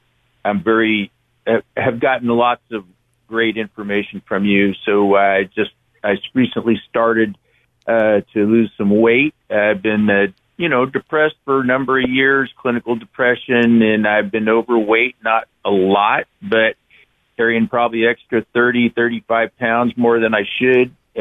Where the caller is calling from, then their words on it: Santa Cruz, California, United States; Santa Cruz.